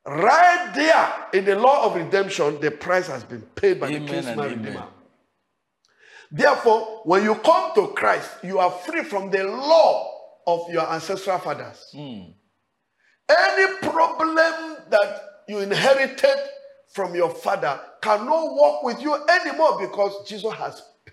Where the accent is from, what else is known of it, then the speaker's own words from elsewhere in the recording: Nigeria; The freedom as a Nigerian, I use Nigeria for as a perfect example where we belong.